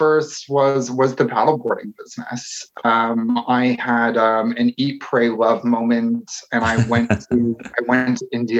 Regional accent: Toronto, Ontario, Canada; So, I grew up in Toronto, just north of the border, just on top of New York.

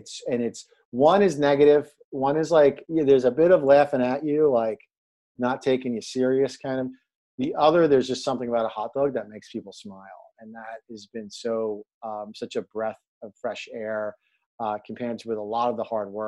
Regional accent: Brooklyn, New York, United States; To go back, we're from Southern Brooklyn. So we grew up around Coney Island.

